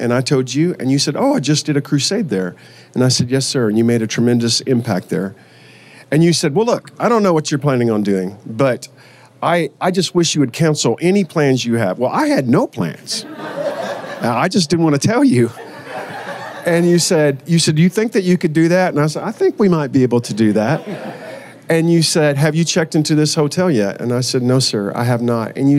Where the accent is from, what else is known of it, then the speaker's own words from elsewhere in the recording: Joshua, Texas, United States; And I said, well, I'm from Joshua, Texas.